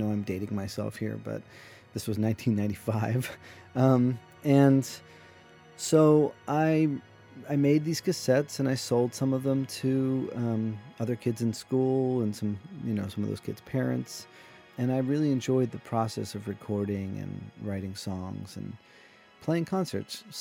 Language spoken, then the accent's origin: English; Lancaster, Pennsylvania, United States; I'm from Lancaster, Pennsylvania, so I went up as far as Boston.